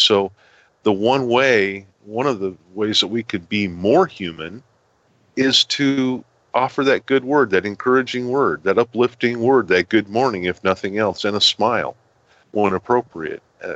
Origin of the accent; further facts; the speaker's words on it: Denver, Colorado, United States; moved away as an adult; also born or lived in Black Hills, South Dakota; I grew up in Denver, And when I was 19, we moved to the Black Hills, South Dakota. I moved with my parents and family. And, you know, grew up in Denver and, you know, big city.